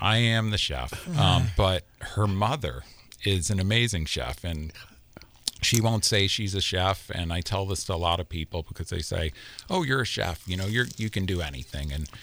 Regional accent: Cape Cod, Massachusetts, United States; I'm from the Northeast, you know. It's, you know, there's no diversity really where I grew up. I grew up on Cape Cod. It was a bunch of fishermen, you know.

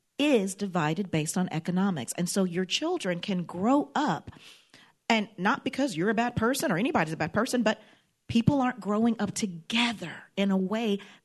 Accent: Mississippi, United States; yes, I'm from Mississippi, and I know New Yorkers probably have a lot of ideas about Mississippi, but I never missed a meal.

